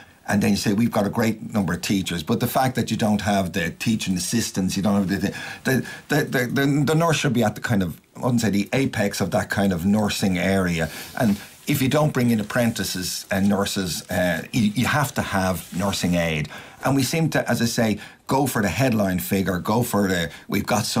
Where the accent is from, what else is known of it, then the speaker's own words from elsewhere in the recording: Ireland; the Abbey is an iconic part of our almost identity as Irish people.